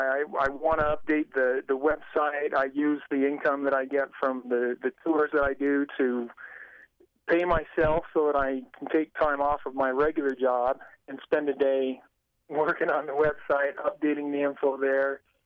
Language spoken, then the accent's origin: English; Idaho, United States; I grew up in Idaho, and I was taught some of this stuff by my father when I was younger, but not to a huge degree.